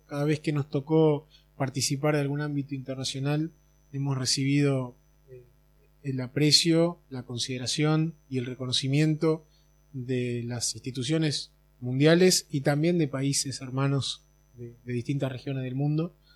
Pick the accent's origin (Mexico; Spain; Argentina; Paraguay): Argentina; como argentino, como trabajador, como funcionario, como hombre de la pesca